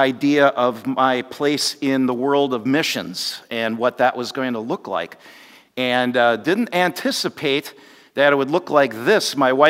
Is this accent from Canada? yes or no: yes; St. Catharines, Ontario, Canada; born there; I come from Mennonite roots and was born in Ontario, in St. Catharines